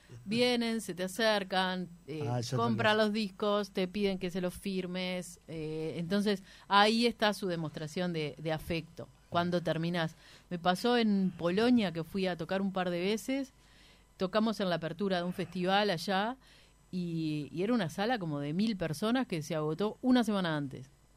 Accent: Montevideo, Uruguay; Que capaz que como montevideanos estamos... Medio que no nos enteramos

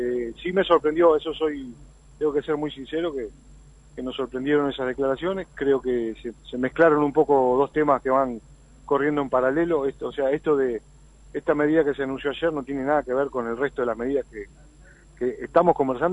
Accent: Uruguay; Tenemos que ser sincerarnos todos los uruguayos y saber que tenemos una enorme materia pendiente

